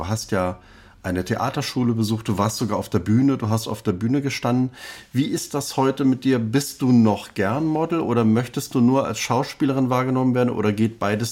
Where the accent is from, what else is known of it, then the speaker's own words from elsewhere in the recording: eastern Germany, Germany; da bin ich immer so als Ostdeutscher gesehen worden, weil ich komme aus Ostdeutschland